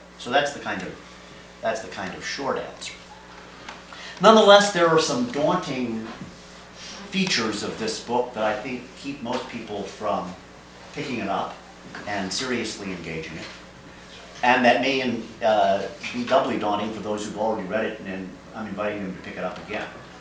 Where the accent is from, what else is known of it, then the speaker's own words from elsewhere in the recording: Valparaiso, Indiana, United States; I'm from Valparaiso, Indiana, where I teach at Valparaiso University.